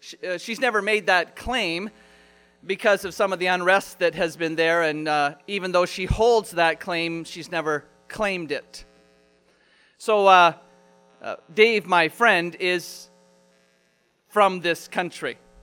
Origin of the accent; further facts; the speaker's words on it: Canada; born there; I have Canadian citizenship. In fact, I was born in Canada. But really, when you think about it, I'm not really from here.